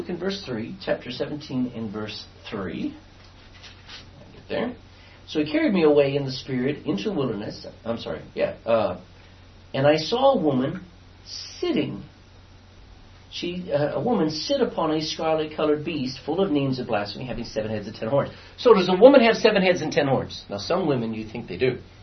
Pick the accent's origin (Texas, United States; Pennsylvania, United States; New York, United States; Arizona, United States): Texas, United States; and I'm from Texas. We've been to the Alamo.